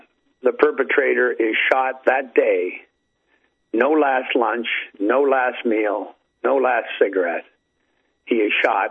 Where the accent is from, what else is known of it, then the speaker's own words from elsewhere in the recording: Hamilton, Ontario, Canada; And a friend of mine from my hometown, Hamilton, Ontario, he was supplying the recycled paint.